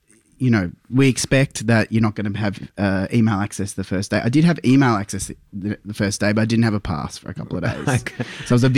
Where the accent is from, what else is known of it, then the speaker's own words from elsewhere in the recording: Queensland, Australia; I grew up in Queensland, and until I was 11 years of age